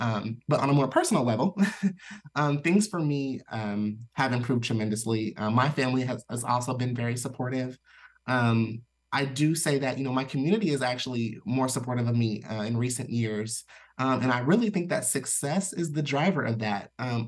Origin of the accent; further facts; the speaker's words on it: Decatur, Illinois, United States; Living in Central Illinois, it's kind of the same situation for the rest of Illinois. I come from Decatur. It's a small area. We're in Central Illinois.